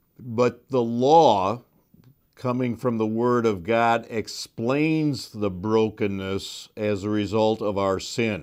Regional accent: Midwest, United States; and admittedly I grew up in the Midwest.

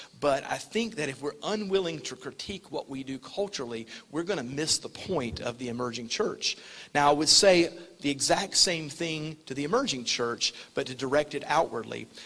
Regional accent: the South, United States; And of course, as a Southerner, this is like a 6-inch putt, because in every pulpit in my town, segregation was defended until the late 60s to early 70s

